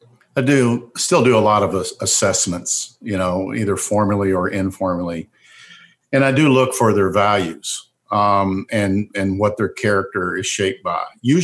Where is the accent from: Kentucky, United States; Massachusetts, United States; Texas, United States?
Kentucky, United States; where I grew up in Keeneland Racetrack, thoroughbreds and thoroughbred racing.